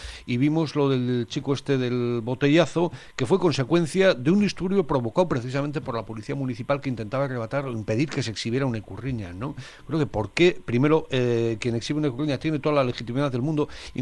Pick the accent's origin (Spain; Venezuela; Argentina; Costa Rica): Spain; Pamplona, Navarre; además soy de Iruña, soy de Iruña, desplazado forzoso